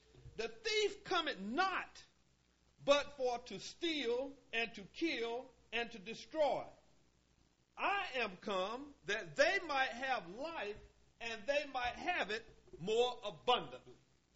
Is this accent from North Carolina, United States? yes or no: yes; Willard, North Carolina, United States; I'm from Willard, North Carolina. There was a whole lot of our life growing up as a youth.